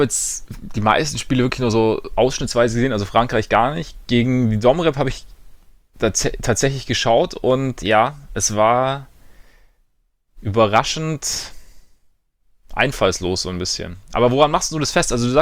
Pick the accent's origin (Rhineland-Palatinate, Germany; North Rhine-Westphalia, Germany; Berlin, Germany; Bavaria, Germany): Bavaria, Germany; Ich komme aus der Nähe des Chiemsees.